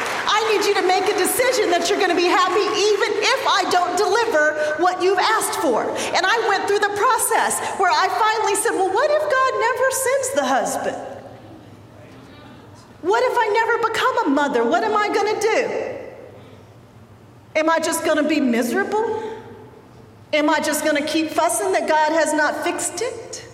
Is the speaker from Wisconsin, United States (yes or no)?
no; Denver, Colorado, United States; now in Atlanta, United States; even though we grew up in Denver, Colorado, where we went to middle school and high school together.